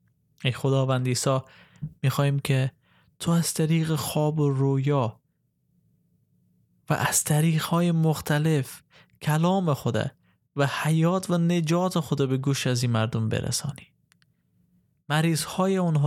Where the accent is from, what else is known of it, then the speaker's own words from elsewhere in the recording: Afghanistan; به عنوان یک افغان ما از خیلی از زیبایی های ولایت های خود تا حالا لذت نبردیم.